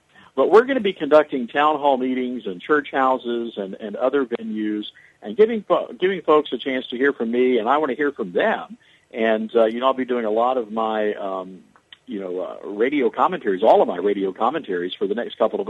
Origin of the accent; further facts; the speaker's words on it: Mississippi, United States; that violated belief that my parents instilled in me as a child growing up in North Mississippi